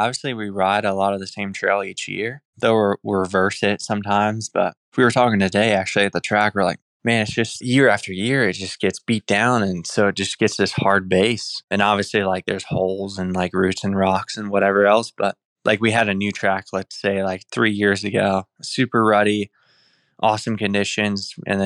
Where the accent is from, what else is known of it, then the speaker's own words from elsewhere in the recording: Indiana, United States; moved away as an adult; now in Travelers Rest, United States; Yeah, I'm obviously from Indiana, but I moved down here, I think, in 2019 or 2020.